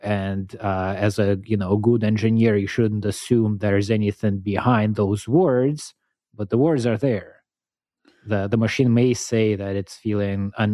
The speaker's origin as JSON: {"language": "English", "region": "Moscow", "country": "Russia", "tie": "born or raised there", "said": "my hometown, Moscow, and the hometown that's kind of administratively part of Moscow experienced the biggest, I think, wave of drone attacks since the beginning of the war."}